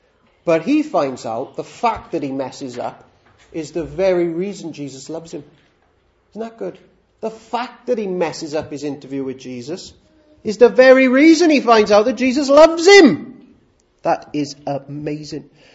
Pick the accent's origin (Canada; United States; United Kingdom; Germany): United Kingdom; Cardiff, Wales; born there; also born or lived in Swansea; Now, I was born in Cardiff.